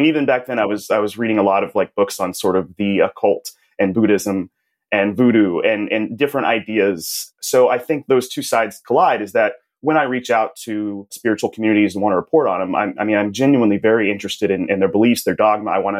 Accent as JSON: {"language": "English", "town": "Dallas", "region": "Texas", "country": "United States", "tie": "born or raised there", "said": "I grew up in Dallas, Texas. I was raised in the United Methodist Church"}